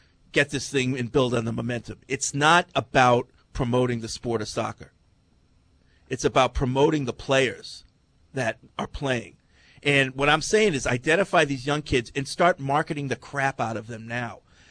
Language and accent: English; Ireland; Finally, being Irish, I know how patronizing it can be to hear others tell how brave and courageous you are in defeat